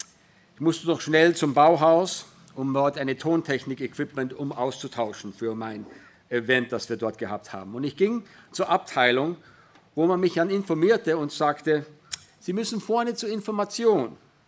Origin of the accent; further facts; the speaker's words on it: Salzburg, Austria; German is a second language; also born or lived in United States / Innsbruck, Austria; Ich selbst bin Amerikaner, bin aber in Österreich, in Salzburg aufgewachsen, war ein Jahr in Innsbruck und dann mehrere Jahre in den USA studiert, habe Carrie kennengelernt und seit 96 wieder im deutschsprachigen Raum.